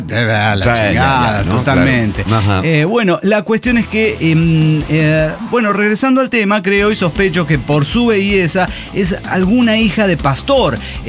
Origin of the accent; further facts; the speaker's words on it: Honduras; now in Ontario, Canada; Bueno, soy originario de Honduras, quiero contarles brevemente mi historia.